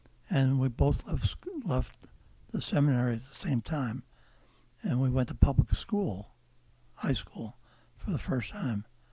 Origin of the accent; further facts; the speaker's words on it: Brooklyn, New York, United States; born there; Actually, I was born in Brooklyn, New York.